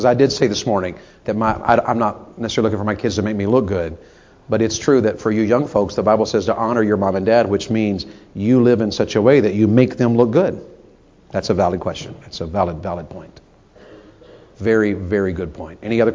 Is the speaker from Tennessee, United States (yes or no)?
yes; Tennessee, United States; She is a Yankee and I was a Southerner. She's in Ohio, I'm from Tennessee.